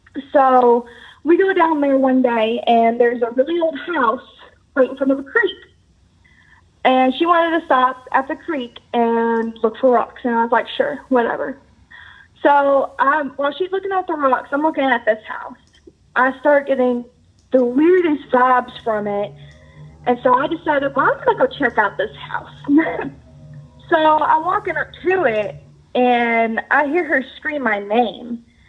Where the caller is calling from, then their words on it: Kentucky, United States; I'm from Western Kentucky. I actually live 30 minutes away from the Kentucky State Penitentiary.